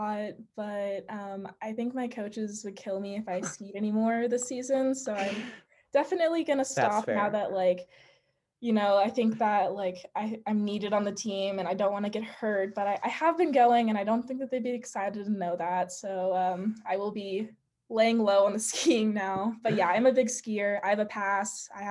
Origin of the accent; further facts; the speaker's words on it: San Diego, California, United States; I like both the tropical stuff, I think, because I'm from San Diego